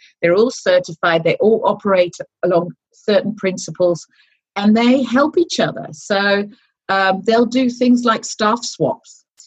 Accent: South Holland, Netherlands; English is a second language; I'm from the Green Heart in the Netherlands, which is sort of the area between Rotterdam, Utrecht, The Hague, and Amsterdam.

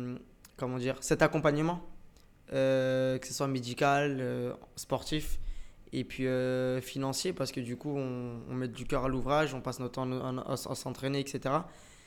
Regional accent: Champigny-sur-Marne, Île-de-France, France; j'ai 24 ans. Je suis issu de Champigny-sur-Marne dans le 94.

